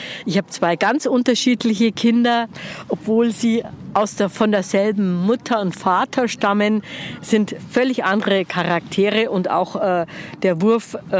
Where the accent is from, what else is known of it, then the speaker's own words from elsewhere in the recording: Munich, Bavaria, Germany; now in Dachau, Germany; Ich bin gebürtige Münchnerin und wohnen tue ich in Dachau mittlerweile.